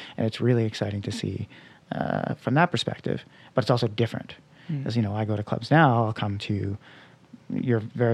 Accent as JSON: {"language": "English", "town": "Montreal", "region": "Quebec", "country": "Canada", "tie": "born or raised there", "said": "I grew up in Montreal, and I spent a lot of time here."}